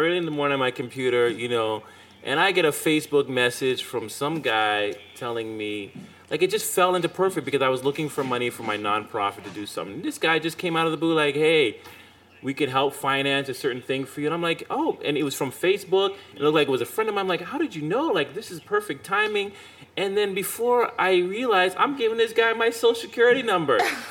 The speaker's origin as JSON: {"language": "English", "town": "Brooklyn", "region": "New York", "country": "United States", "said": "yo, I'm from Brooklyn."}